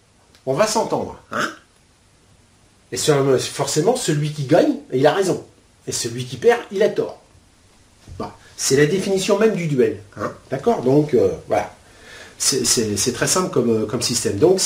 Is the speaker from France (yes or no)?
yes; France; born there; Bon, je suis né en France, certes, hein